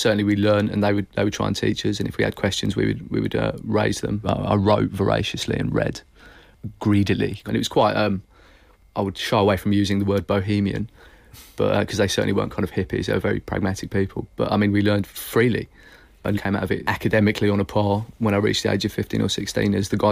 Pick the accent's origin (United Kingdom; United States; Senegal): United Kingdom; Yorkshire and the Humber; also born or lived in Norwich, United Kingdom; I was born in Norwich, but we lived in rural Yorkshire, which is where my formative years were spent. And I was home educated, I think, from the ages of 8 or 9.